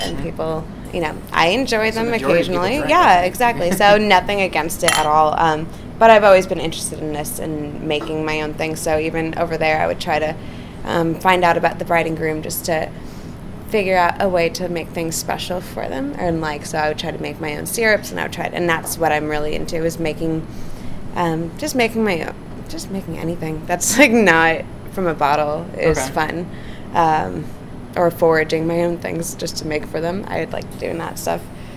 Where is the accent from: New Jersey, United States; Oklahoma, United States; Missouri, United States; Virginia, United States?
New Jersey, United States; No, I'm from New Jersey.